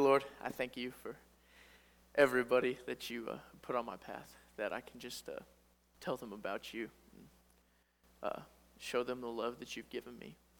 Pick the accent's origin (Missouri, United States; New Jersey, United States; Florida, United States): Missouri, United States; Cabool; And I was born and raised in Kabul, Missouri, just on down the road a little ways, and I've been there my whole life.